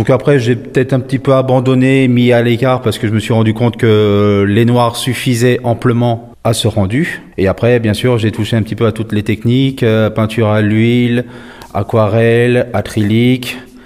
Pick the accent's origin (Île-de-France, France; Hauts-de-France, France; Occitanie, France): Île-de-France, France; Paris; je ne suis pas originaire d'Alsace, je suis originaire de Paris, ça fait 10 ans que je suis en Alsace